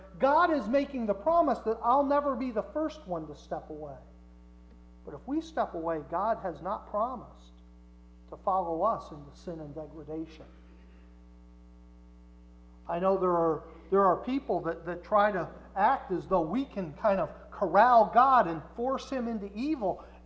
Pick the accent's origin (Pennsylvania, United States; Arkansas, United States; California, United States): Pennsylvania, United States; Mansfield; The little town I grew up in Mansfield, Pennsylvania, the stores were open Monday, Tuesday, Thursday, Friday from 9 to 5.